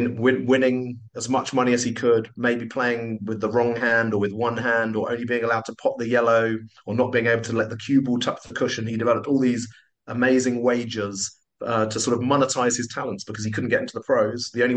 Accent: London, United Kingdom; I grew up in South London

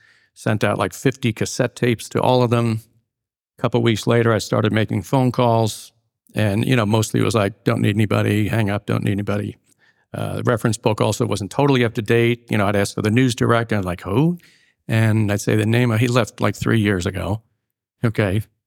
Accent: Syosset, New York, United States; So I'm 64 and a half. I have to squish that into 10 minutes. I grew up in Syosset in the early 70s.

